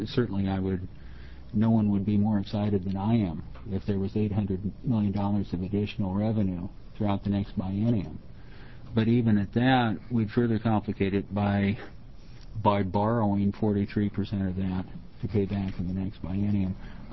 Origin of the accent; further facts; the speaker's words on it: Portland, Oregon, United States; I come from Portland.